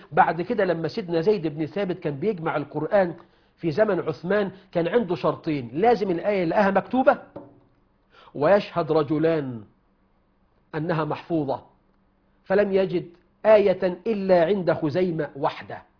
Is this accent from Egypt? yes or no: yes; Egypt; أنا أنبه هنا على شيء يحصل بين النساء عندنا في مصر